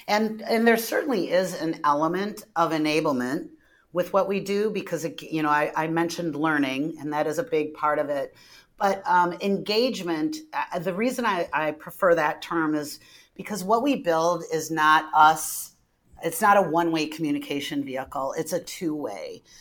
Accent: Green Bay, Wisconsin, United States; I grew up in Green Bay, so it's a little bit of an enemy to Chicago when it comes to football

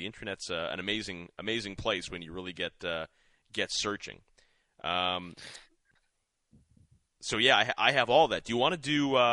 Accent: Saskatchewan, Canada; so I grew up in Saskatchewan, but a lot of my family was in Alberta, cousins and stuff.

